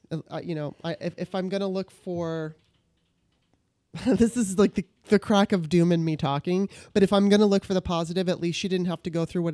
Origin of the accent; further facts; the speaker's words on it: Baltimore, Maryland, United States; now in California, United States; Basically, we moved out to California. I'm from Baltimore, but we had moved to California